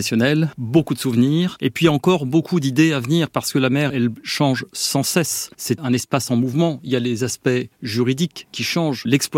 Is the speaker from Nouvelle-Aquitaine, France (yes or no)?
no; Normandy, France; Je viens d'un village de Normandie, loin de la mer, et rien ne me prédisposait à la mer.